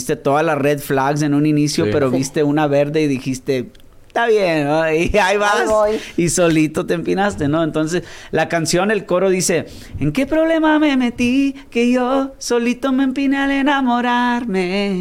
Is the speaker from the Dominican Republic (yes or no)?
no; Mission, Texas, United States; also born or lived in Washington; Yo nací en el estado de Washington, pero toda mi vida me crié ahí en el Valle de Texas, ¿no? Ah, en Mission, McAllen, uh-huh. Por esa okay. zona.